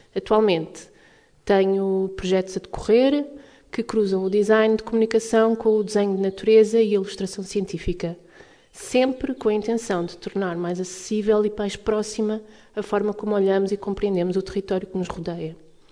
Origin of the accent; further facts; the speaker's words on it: Lisbon, Portugal; now in Azores, Portugal; Eu sou de Lisboa, mas escolhi viver nos Açores há cerca de 4 anos